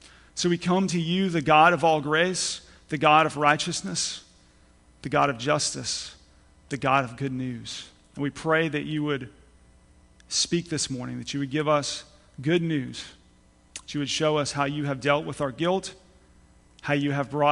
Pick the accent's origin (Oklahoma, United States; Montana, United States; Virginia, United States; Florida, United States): Oklahoma, United States; Coweta; now in Tulsa, United States; I grew up in Coweta, Oklahoma, went to school at Oklahoma State, came back to Tulsa